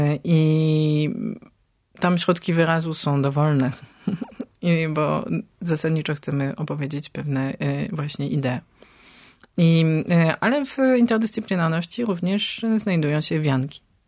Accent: Strasbourg, Grand Est, France; Ze Strasburga, czyli z mojego rodzinnego miasta.

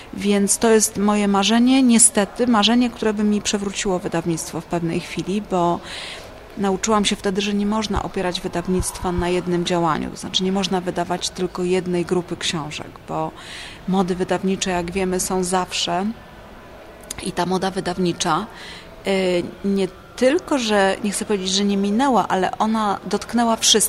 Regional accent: Gdynia, Pomeranian Voivodeship, Poland; Ponieważ już na studiach pochodzę z Gdyni i w Gdańsku razem z koleżankami i kolegami pracowaliśmy

